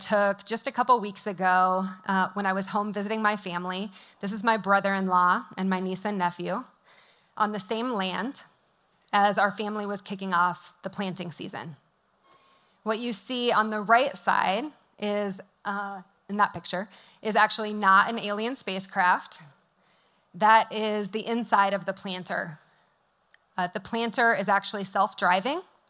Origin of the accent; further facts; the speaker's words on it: Midwest, United States; but I am a Midwesterner, so I have to come clean because I can't tell a lie